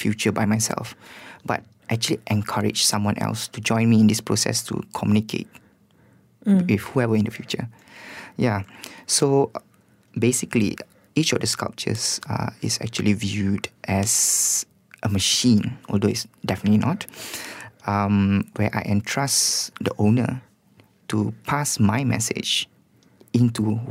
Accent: Malaysia; As a Malaysian artist

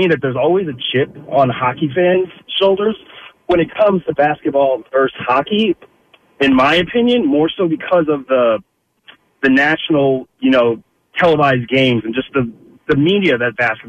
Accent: Philadelphia, Pennsylvania, United States; I'm born and raised in Philadelphia. I consider myself a Philadelphia sports fan altogether through and through, whatever the sport is.

